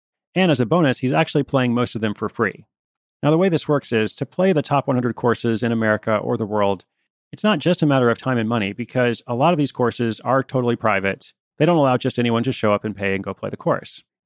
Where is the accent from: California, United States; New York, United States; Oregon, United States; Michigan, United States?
Oregon, United States; Portland; my hometown of Portland the day after that.